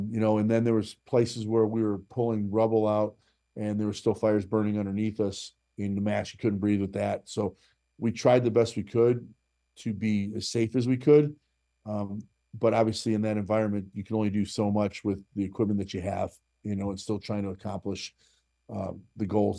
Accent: United States; that is what's made me probably the proudest as an American. That those days, that was the proudest that I could be as an American to give back to my country in that form.

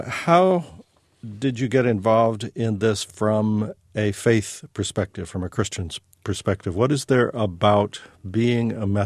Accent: Texas, United States; Well, I grew up in Texas as a Southern Baptist

